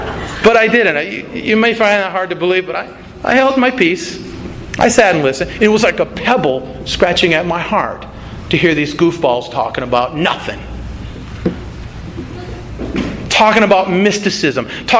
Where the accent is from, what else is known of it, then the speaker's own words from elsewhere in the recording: South Dakota, United States; I'm from South Dakota.